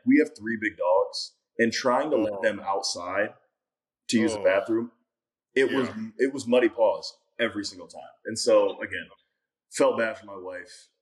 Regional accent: Akron, Ohio, United States; I was born and raised in Akron, Ohio.

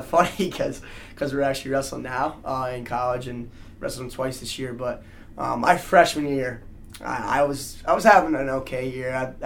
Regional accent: Randolph, United States; he actually has a club in my hometown in Randolph. So it was just like a five-minute drive.

